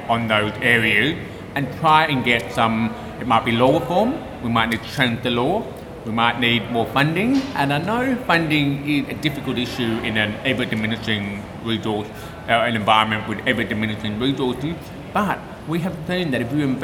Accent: Australia; Well, I'm an Australian, and my friends who are blind or deaf are also. We live in Australia

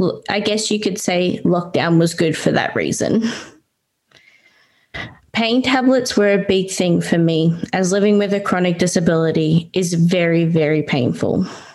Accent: Bundaberg, Queensland, Australia; moved away as an adult; now in Brisbane, Australia; I'm originally from Bundaberg, but I'm currently living in Brisbane because of better healthcare. In February last year, I moved from Bundaberg. I moved away from my big family, one of six.

